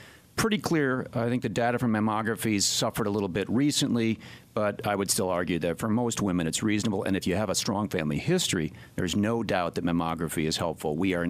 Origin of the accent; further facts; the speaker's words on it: Wisconsin, United States; Bratwurst for sure big in Wisconsin where I grew up, and I was just back from my high school reunion